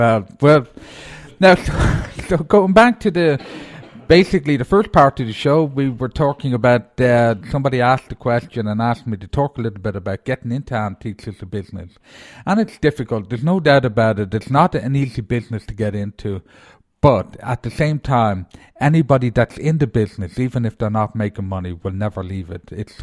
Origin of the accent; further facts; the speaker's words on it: Ballyconnell, County Cavan, Ireland; I'm from Ballyconnell in County Cavan, where the best part of my years were.